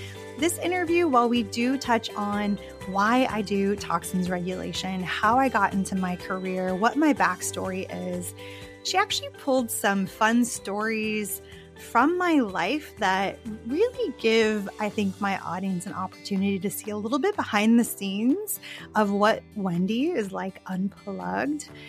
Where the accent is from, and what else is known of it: Arizona, United States; born or raised there; now in Virginia, United States